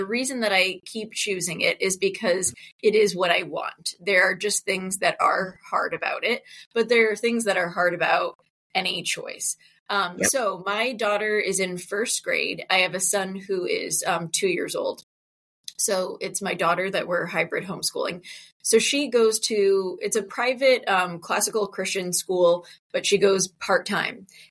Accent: New Jersey, United States; now in St. Louis, United States; So I live in outside of St. Louis currently. I'm originally from New Jersey.

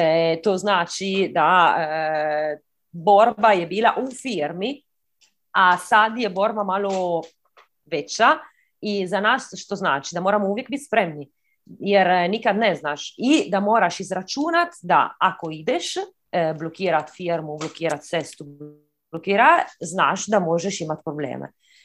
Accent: Modena, Emilia-Romagna, Italy; Croatian is a second language; ja sam iz Modene, tako sjeverna Italija

